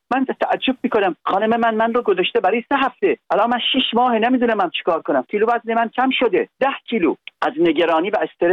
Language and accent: Persian; United Arab Emirates; ما خانم 24 سال در امارات زندگی میکنیم، یعنی من که بچه اماراتم، پاسپورتم ایرانی نیست، ولی ما در سال 2000 میلادی ازدواج کردیم.